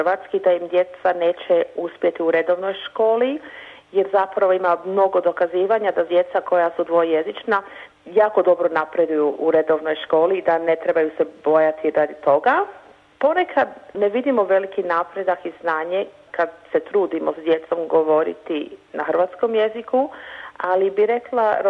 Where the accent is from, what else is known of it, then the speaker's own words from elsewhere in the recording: Australia; born there; Croatian is a second language; Moj suprug i ja, mi smo rođeni u Australiji, tako da nam je očito lakše komunicirati na engleskom jeziku, ali se trudimo, kao i mnogi naši prijatelji i rodbina, da održavamo hrvatski jezik u našim domovima.